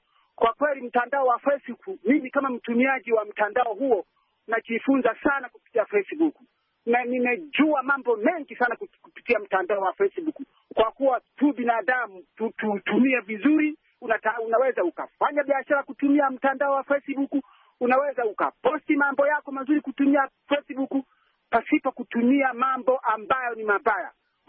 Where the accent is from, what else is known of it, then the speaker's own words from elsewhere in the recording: Rusenga, Kagera, Tanzania; natoka kijiji cha Rusenga, kata ya Karenge, wilaya ya Biharamulo, mkoa wa Kagera, nchini Tanzania.